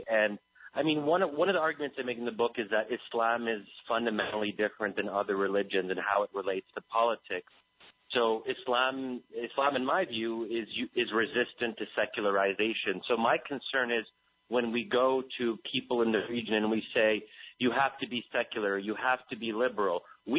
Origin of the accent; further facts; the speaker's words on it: United States; Now, as an American Muslim myself, I think their understanding is perverted and terrible